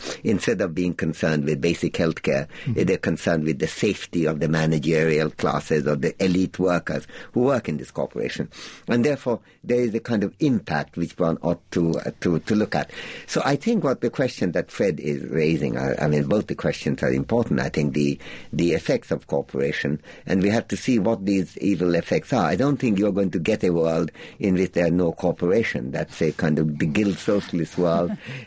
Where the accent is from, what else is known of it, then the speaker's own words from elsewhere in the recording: India; for example, as an Indian, I'm quite proud of India's secular history.